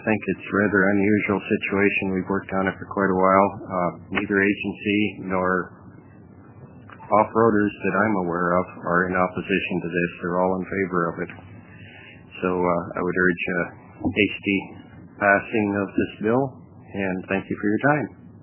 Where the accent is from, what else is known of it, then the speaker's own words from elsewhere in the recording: Florence, United States; I'm from Florence.